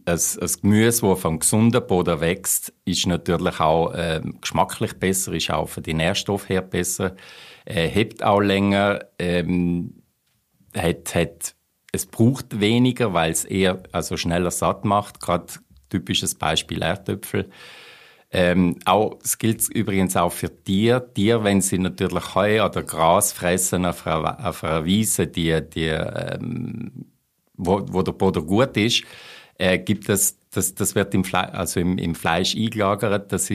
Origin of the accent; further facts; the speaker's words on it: Trentino-Alto Adige, Italy; Also ich bin aufgewachsen in Südtirol, in einem kleinen Dorf.